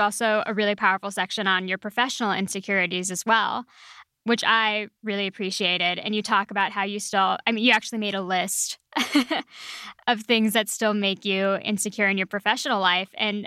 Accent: El Paso, Texas, United States; I'm from West Texas.

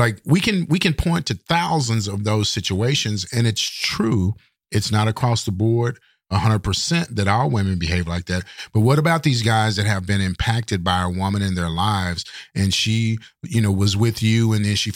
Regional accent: Texas, United States; Now I'm from Texas, man. So a lightning storm can bring with it tornadoes and really bad straight line winds.

